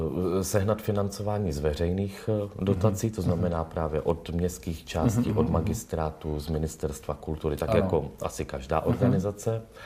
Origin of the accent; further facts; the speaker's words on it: Plzeň, Plzeň Region, Czechia; To bylo v Plzni, já pocházím z Plzni.